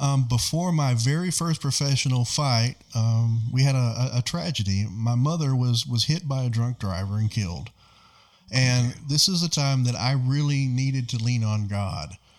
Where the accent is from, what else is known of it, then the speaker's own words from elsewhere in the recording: Kentucky, United States; I was born in Eastern Kentucky in the Appalachian region. My father was a coal miner and my mother was a teenager.